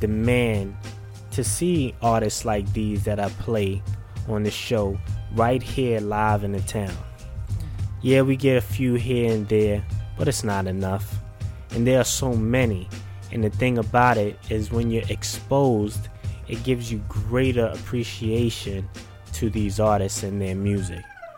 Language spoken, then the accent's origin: English; Tampa, Florida, United States; And there's so much respect for these artists that I'd like to see right here in my hometown of Tampa.